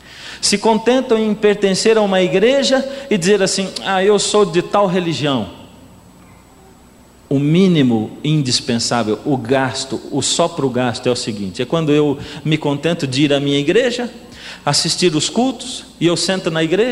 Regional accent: São Paulo, Brazil; que a gente diz lá na minha terrinha, no interior de São Paulo

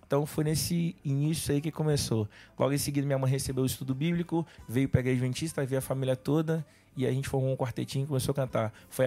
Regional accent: Colatina, Espírito Santo, Brazil; Sou de Colatina, Espírito Santo.

